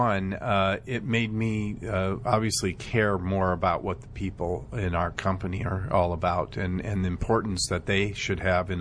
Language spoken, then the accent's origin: English; Sioux City, Iowa, United States; I grew up in Sioux City, Iowa.